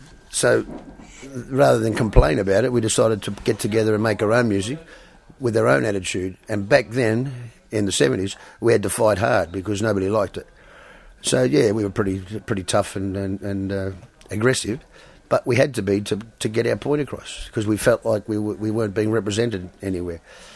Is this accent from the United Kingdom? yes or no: no; Australia; born there; No. I was born in Australia.